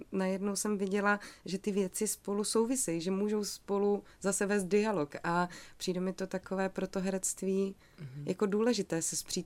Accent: Ostrava, Moravian-Silesian Region, Czechia; myslím, že to slyším tím, že jsem z Ostravy.

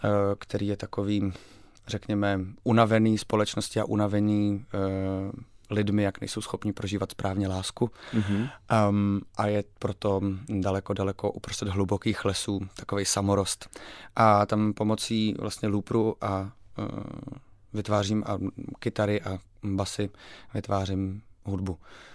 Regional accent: Plzeň, Plzeň Region, Czechia; Ano, jsem Plzeňák a všechny možný hudební projekty jsem tam měl

